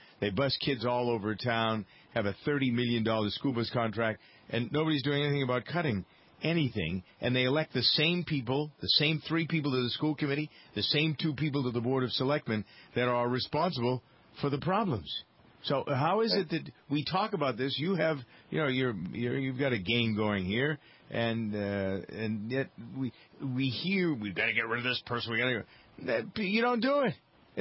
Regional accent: Framingham, Massachusetts, United States; the results of the election in my hometown, Framingham, Massachusetts

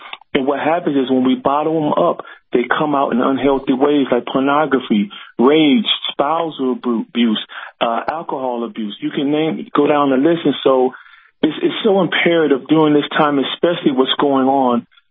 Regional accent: Detroit, Michigan, United States; Because the way I grew up in Detroit, if you were walking down the street with your girl holding your girl's hand, you could get beat up by a lot of guys.

